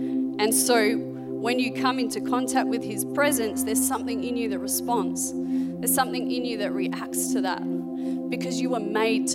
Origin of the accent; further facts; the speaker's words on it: Australia; accent: Aussie; And hearing my Aussie accent, he naturally started to ask some questions, like what I was doing there.